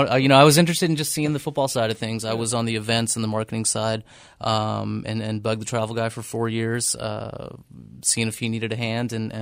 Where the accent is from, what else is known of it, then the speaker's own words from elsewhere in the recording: Jacksonville, Florida, United States; It was back in my hometown and definitely a fun part of the operation.